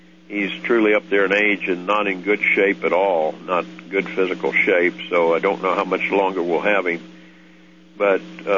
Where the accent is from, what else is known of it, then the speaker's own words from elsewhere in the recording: Washington, District of Columbia, United States; because I was raised in Washington, D.C., and I'll tell you, I saw the wall numerous times there in D.C., the Vietnam Wall.